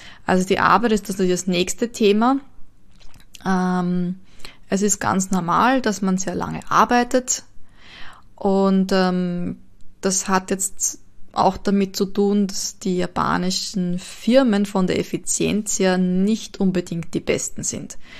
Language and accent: German; Austria; Also bei uns in Österreich